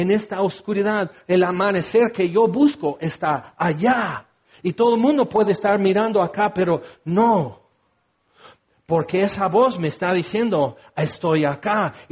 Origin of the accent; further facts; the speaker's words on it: Orange, California, United States; born there; soy de Naranjas. Según yo nací en Orange, California